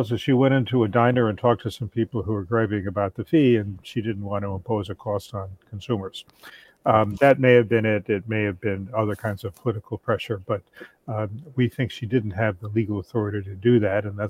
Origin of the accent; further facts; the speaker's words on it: Charleston, West Virginia, United States; I grew up in Charleston, West Virginia.